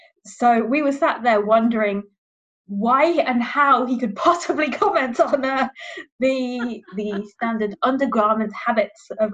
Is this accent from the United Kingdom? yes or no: yes; United Kingdom; moved away as an adult; now in Germany; I'm British. So we do have an office in London, but I've now lived in Germany for almost a decade. So I'm now also a German.